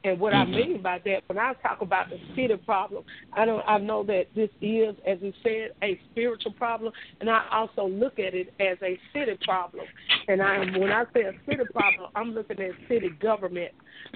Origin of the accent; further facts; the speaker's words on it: Shreveport, Louisiana, United States; And I grew up in Shreveport, right there on the Cooper Road, what we call Martin Luther King area now, but it was Cooper Road in my time.